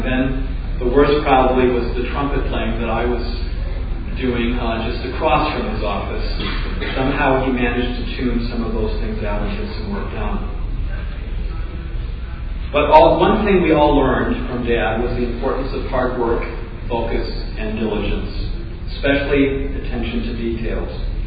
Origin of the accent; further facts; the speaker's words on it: Lake Michigan area, United States; We grew up near Lake Michigan, and we camped a lot.